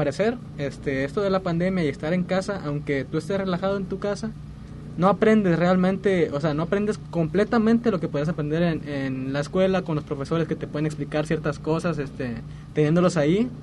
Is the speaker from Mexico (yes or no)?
yes; Puerto Vallarta, Jalisco, Mexico; somos de aquí, de Vallarta.